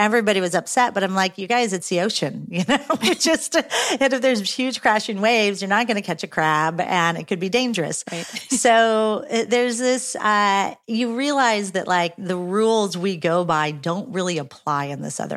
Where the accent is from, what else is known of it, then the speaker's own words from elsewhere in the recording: Midwest, United States; I grew up in the Midwest. I did not know what a tide was, right?